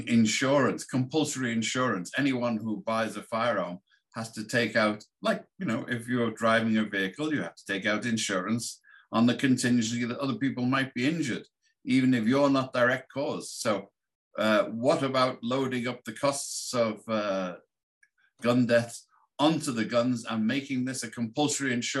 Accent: United Kingdom; I come from Britain, where I was in a pistol club and I had a permit.

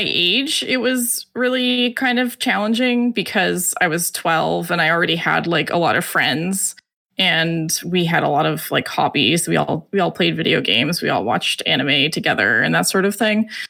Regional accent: Montreal, Quebec, Canada; Well, I grew up in Montreal, Canada, in a little cul-de-sac in the West Island of Montreal.

